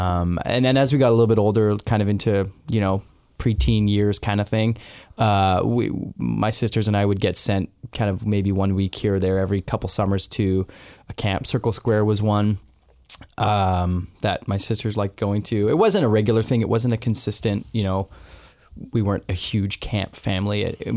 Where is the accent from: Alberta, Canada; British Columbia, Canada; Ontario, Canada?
Alberta, Canada; So I grew up out in Alberta